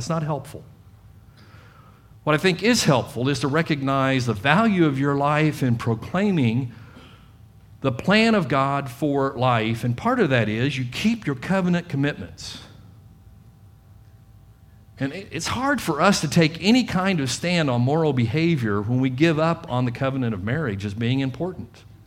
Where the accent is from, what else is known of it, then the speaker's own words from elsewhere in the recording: Italy; first language Italian; English is a second language; That's home for me because I was born and raised there. Italian is really my first language.